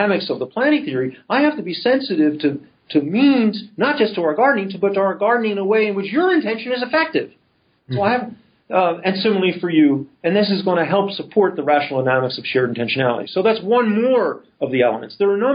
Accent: Philadelphia, Pennsylvania, United States; I'm from Philadelphia.

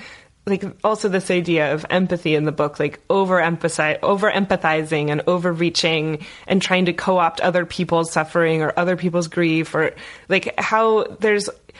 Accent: Bloomington, Indiana, United States; born there; I was born in Bloomington

